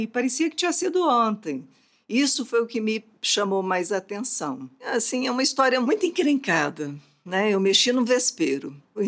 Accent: Minas Gerais, Brazil; Eu sou mineira, de origem ali da Zona da Mata de Minas.

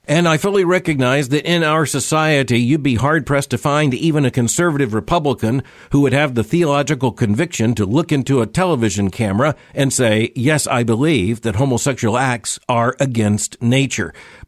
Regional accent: Florida, United States; I grew up in Florida. I grew up as a boy fascinated with sharks.

